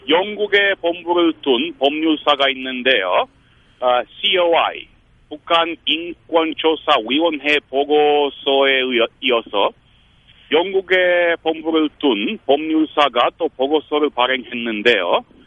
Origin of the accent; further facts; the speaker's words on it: Romania; Korean is a second language; moved away as an adult; 루마니아에 태어나 거기서 20년 동안 살았습니다.